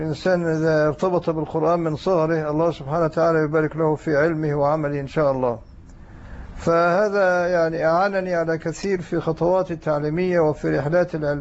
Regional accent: Egypt; ونشأت بمصر،

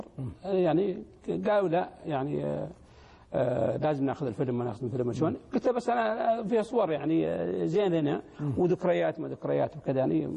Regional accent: Saudi Arabia; وأنا من السعودية

